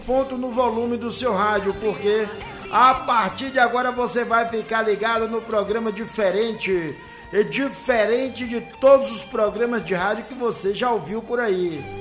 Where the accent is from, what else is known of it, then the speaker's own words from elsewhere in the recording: Ilhéus, Bahia, Brazil; Nós somos de Ilhéus, nós moramos em Ilhéus